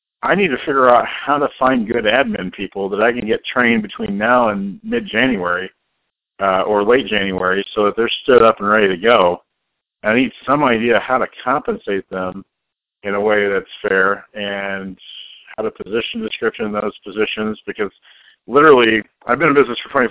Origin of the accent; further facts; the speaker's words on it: St. Louis, Missouri, United States; I am from St. Louis.